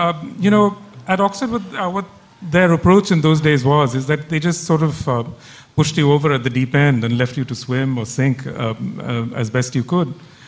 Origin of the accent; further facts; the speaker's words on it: North India, India; also born or lived in Calcutta, India / Bangladesh / Sri Lanka; So first I was born in Calcutta, then I spent several years, about 8 years in Bangladesh, then 3 years in Sri Lanka. But then mainly, I went to boarding school in North India and I went to college in Delhi.